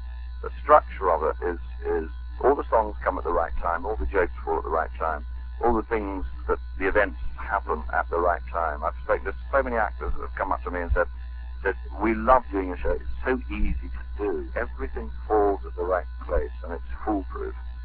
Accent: New Zealand; Well, I grew up in New Zealand

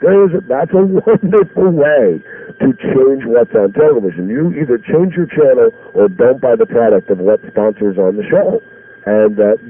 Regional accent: Philadelphia, Pennsylvania, United States; I showed up at a radio station in Philadelphia, but coincidentally my hometown

